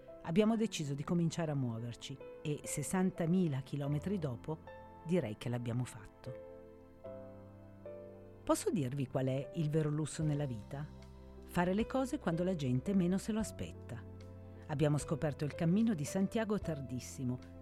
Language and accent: Italian; Veneto, Italy; Io sono nata e cresciuta in Veneto